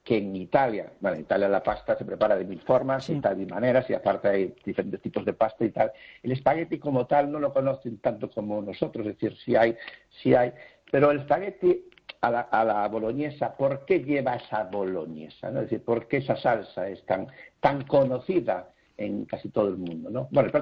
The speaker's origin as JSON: {"language": "Spanish", "region": "Galicia", "country": "Spain", "said": "yo como buen gallego, dice, ¿con qué destino te quedarías? No, pues me quedaría con Galicia."}